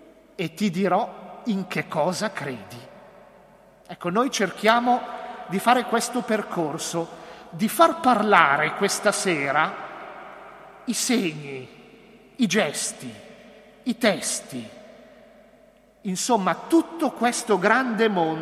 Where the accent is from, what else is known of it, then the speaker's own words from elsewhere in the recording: Lombardy, Italy; sono della Val Malenco, che è la valle più bella della diocesi